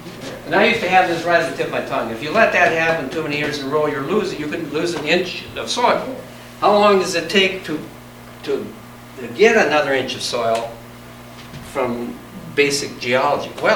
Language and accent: English; Wisconsin, United States; The problem with that is, in some of the areas I grew up in Wisconsin, is when your topsoil's gone, all you got left is the subsoil, and then you don't have much.